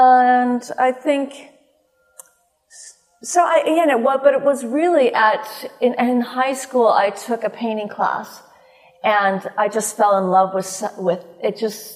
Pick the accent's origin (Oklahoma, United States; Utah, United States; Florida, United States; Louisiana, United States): Utah, United States; also born or lived in Idaho; I grew up in Utah and Idaho.